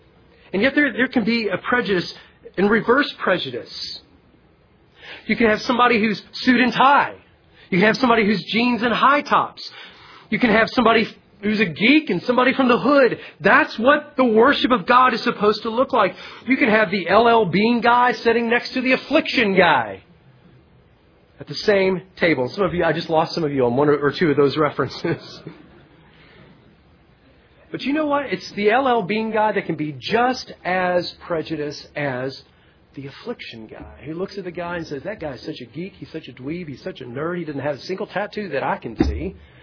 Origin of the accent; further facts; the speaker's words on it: England, United Kingdom; And as far as us being English and most of us white and coming from that background and Anglo, it is. It's our culture. It's our heritage. It's part of who we are.